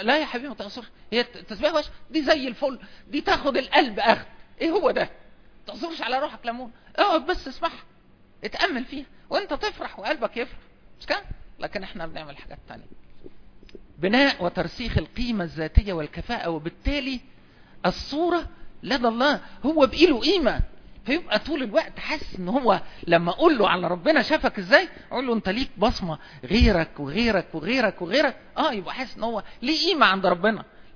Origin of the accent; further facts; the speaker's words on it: Asyut, Asyut Governorate, Egypt; أنا رجل صعيدي يعني أصلا من أسيوط يعني